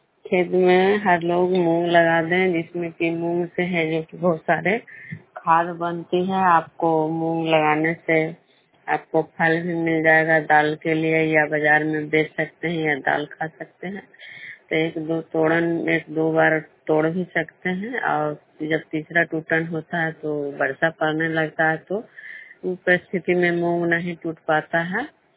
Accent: Vishnupur, Bihar, India; मैं विष्णुपुर ग्राम खजा पंचायत नालंदा जिला नवनुसा प्रखंड के निवासी हूँ।

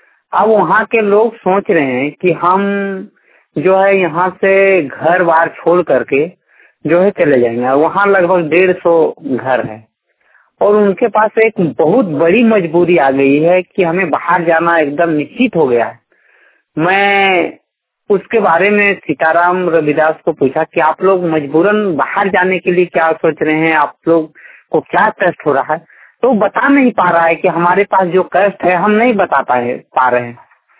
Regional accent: Jharkhand, India; ग्राम खेरागड़ा पंचायत चेता प्रखंड प्रशांति जिला धनबाद का निवासी हूँ।

